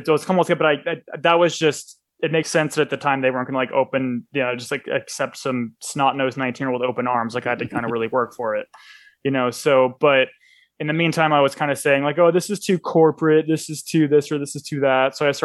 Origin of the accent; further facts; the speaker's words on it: Las Vegas, Nevada, United States; Well, I was raised in Las Vegas, Nevada.